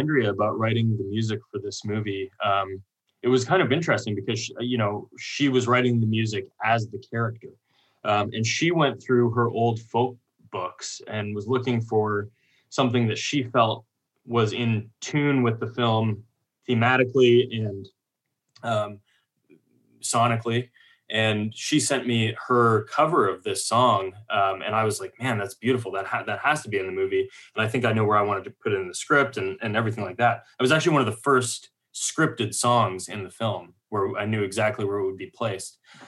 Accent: El Dorado, United States; also born or lived in Canada; I'm originally from Canada, but I moved to El Dorado when I was very young and grew up there. So I definitely consider it my hometown.

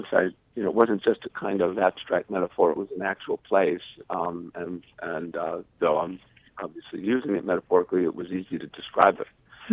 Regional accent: Boston, Massachusetts, United States; I grew up in Boston, and there's a subway system in Boston where it's called trolley, you know, streetcars, but they do go underground when you get into downtown Boston.

